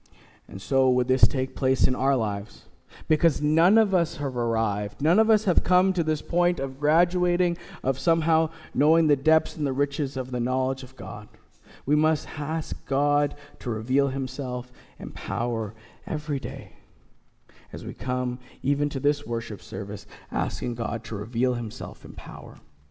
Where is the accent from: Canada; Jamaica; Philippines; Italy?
Canada; As a Canadian, we are reminded by the world that we are polite people.